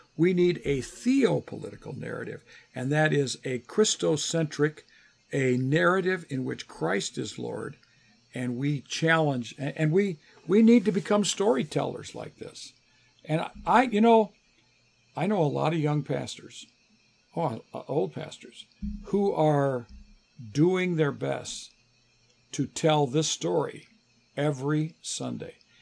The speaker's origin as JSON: {"language": "English", "country": "United States", "tie": "born or raised there", "said": "I grew up in the United States."}